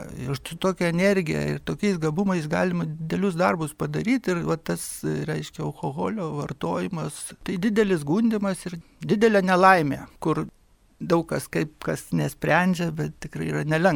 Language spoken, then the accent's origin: Lithuanian; Kaunas, Kaunas County, Lithuania; Tai gimiau Kaune, esu toks tikras pilnas kaunietis ir nelabai daug kur ir išvykęs buvau iš Lietuvos, visą laiką beveik dirbau čia vietoje